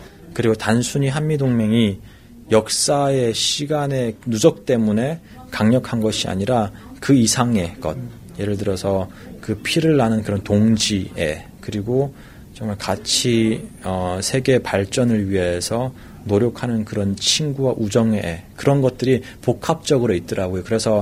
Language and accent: Korean; North Korea